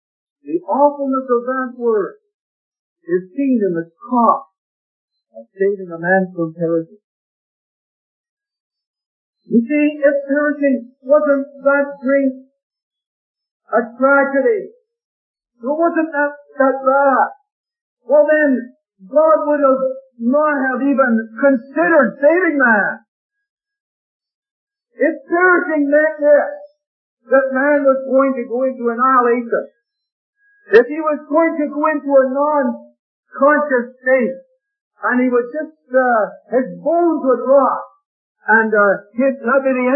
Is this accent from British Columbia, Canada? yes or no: no; Ontario, Canada; reminded her of myself, because I came from Ontario.